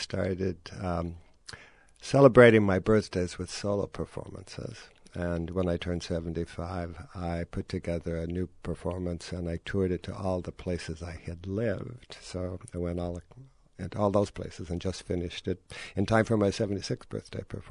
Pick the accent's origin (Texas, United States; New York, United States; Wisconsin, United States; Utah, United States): Utah, United States; Salt Lake City; I grew up in Salt Lake City, and we saw a film, and there was Fred Astaire tap dancing.